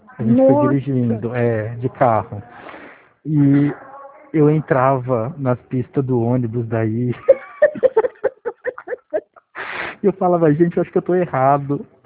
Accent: São Paulo, Brazil; Não, eu sou de São Paulo. De São Paulo.

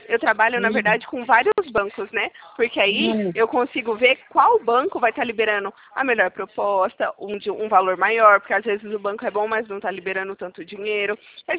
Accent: Campinas, São Paulo, Brazil; Eu sou daqui de São Paulo, interior de São Paulo. Não sei se você conhece Campinas.

